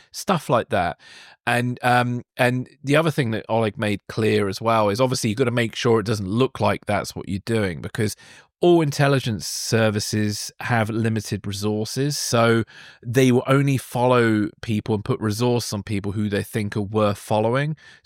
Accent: Godalming, South East England, United Kingdom; So I grew up in a town called Godalming in Surrey, which in some respects actually has some similarities to Salisbury.

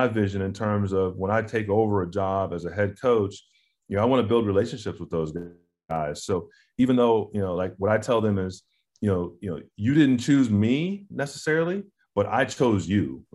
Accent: Midwest, United States; we have a different feeling here in the winter as opposed to what I grew up with in the Midwest.

